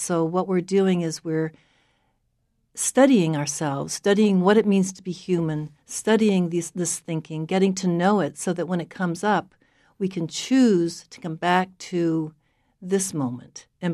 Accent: Maine, United States; also born or lived in Cambridge, Massachusetts; I'm from Maine originally, but I came back to Maine 10 years ago, and I had been studying, as I was saying, and teaching mindfulness in Cambridge, Mass a lot.

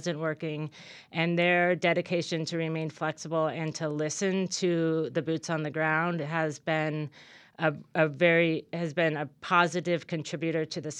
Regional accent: Oregon, United States; Well, I grew up in Southern Oregon. I went to school here in Ashland

